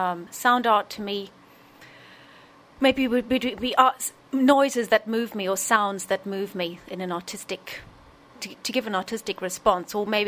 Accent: Munster, Ireland; I was brought up in County Limerick. So it wouldn't just be the city.

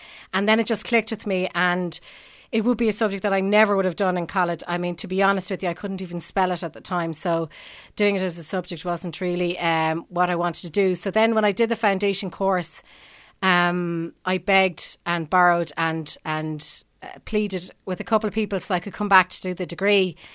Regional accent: Limerick, Munster, Ireland; I'm from Limerick City.

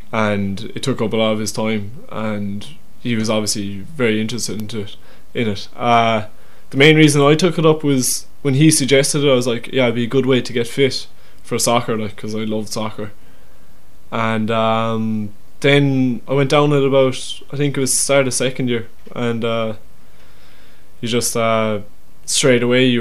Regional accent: Limerick, Munster, Ireland; I'm a third year BA student in Mary I, studying psychology and philosophy. I'm from Limerick.

